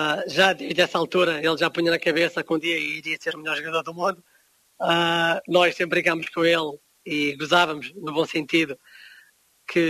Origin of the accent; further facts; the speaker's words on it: Portugal; sendo português